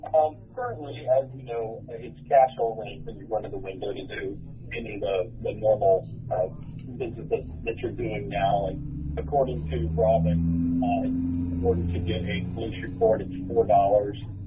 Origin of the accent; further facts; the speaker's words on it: Stone Ridge, United States; I grew up about a mile and a half from the township. I grew up in Stone Ridge there off of Precinct